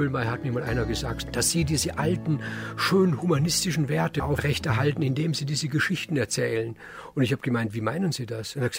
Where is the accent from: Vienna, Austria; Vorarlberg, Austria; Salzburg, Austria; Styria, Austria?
Vorarlberg, Austria; Hohenems; In Wirklichkeit ist meine Heimat Hohenems. Diese große Identität, die da in der Kindheit gelegt worden ist, ist hier in Hohenems.